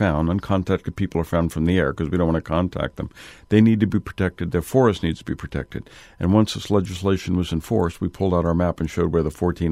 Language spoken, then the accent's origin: English; New Orleans, Louisiana, United States; So when I was a kid growing up in the French Quarter, my dad's shoe store, there were a lot of Latins and a lot of Central Americans.